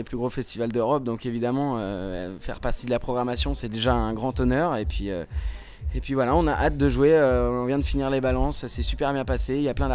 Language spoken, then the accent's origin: French; Nouvelle-Aquitaine, France; now in Paris, France; Et comme je suis originaire de la Creuse, c'est le fin fond de la campagne en France.